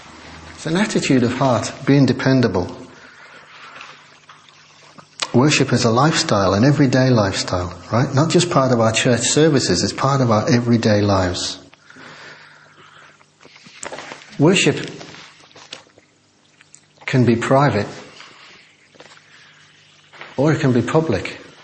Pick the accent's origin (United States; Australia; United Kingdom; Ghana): United Kingdom; Liverpool, North West England; and I come from Liverpool, so, you know.